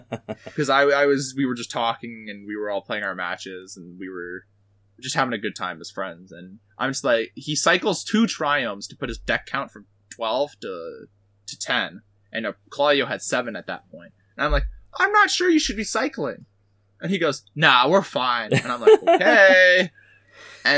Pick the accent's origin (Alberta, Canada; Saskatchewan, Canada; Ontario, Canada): Alberta, Canada; Edmonton; I'm from Edmonton, which just means that I am literally in the middle of nowhere when it comes to GPs.